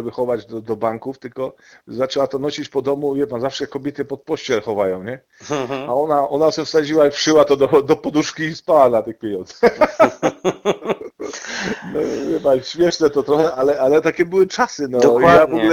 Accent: Żywiec, Silesian Voivodeship, Poland; Ale pochodziłem z Żywca, nie byłem typowym Krakusem, bo 4 lata byłem, no niecałe, w Hutniku.

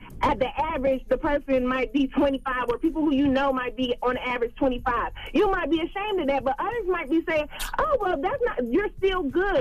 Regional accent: Atlanta, Georgia, United States; I'm from Atlanta.

